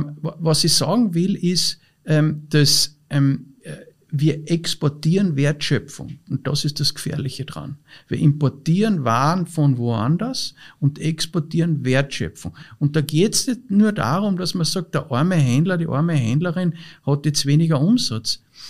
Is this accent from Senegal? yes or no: no; Austria; bei uns in Österreich, wir sind ein reiches Land, wir leben auf einem extrem hohen Niveau